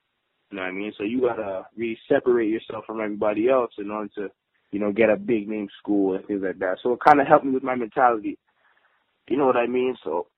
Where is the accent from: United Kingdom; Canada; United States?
Canada; Toronto, Ontario; now in Brampton, Canada; I'm from Toronto, but I've been living in Brampton, I've been in Saga, and then been in Brampton for a while. So, say being a Brampton native